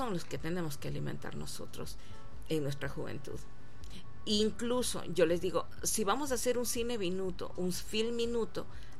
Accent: Ecuador; now in Venezuela; yo soy ecuatoriana, tengo viviendo aquí como 18 años. Amo este país. Nací en el Ecuador y Venezuela está en mi corazón siempre

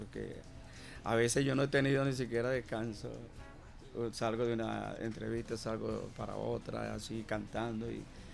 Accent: Bolívar, Venezuela; Bueno, además de Guayana, por ser mi tierra querida

